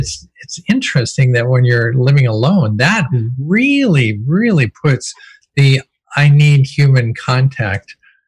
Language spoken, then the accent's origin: English; Kenya; I'm a Kenyan, if that's a term. I'm from Kenya.